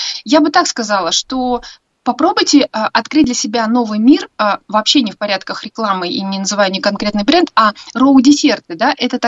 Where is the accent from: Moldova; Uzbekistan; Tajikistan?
Uzbekistan; Tashkent; Я, например, выросла на этом в Ташкенте.